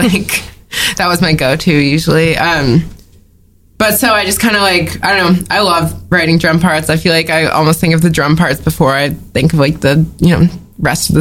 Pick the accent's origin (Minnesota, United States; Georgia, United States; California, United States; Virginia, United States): California, United States; now in New York, United States; This is my song. I'm from California.